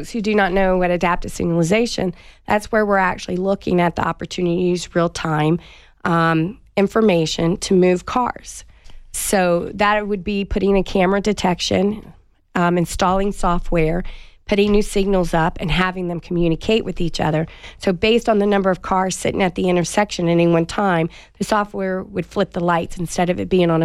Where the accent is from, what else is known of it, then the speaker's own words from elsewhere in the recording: Florida, United States; folks, I'm from Florida. We have nothing but flat land.